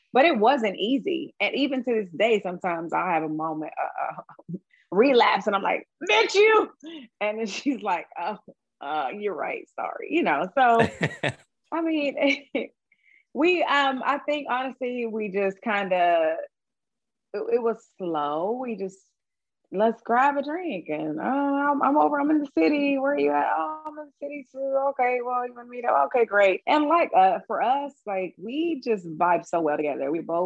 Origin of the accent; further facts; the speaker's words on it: Atlanta, Georgia, United States; My family's all in Atlanta. We're from Atlanta, born, raised here. Even my great grandparents are from Atlanta.